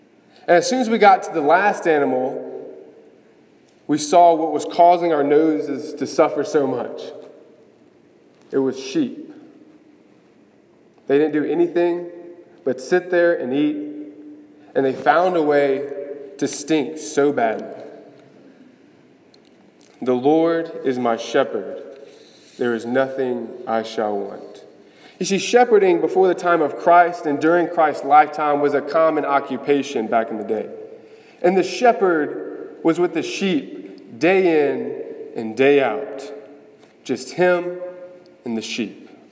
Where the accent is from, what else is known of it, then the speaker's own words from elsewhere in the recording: Gulfport, Mississippi, United States; I'm originally from Gulfport. I'm 25 years old.